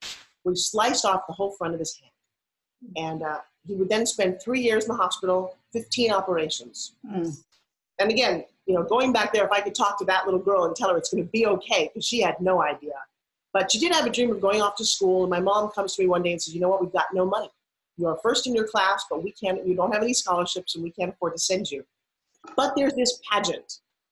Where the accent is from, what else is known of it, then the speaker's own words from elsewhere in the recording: New York, United States; Because I'm like from New York, okay? And we're in Tulsa, Oklahoma. And the girl's like, y'all have the funniest accent I ever heard.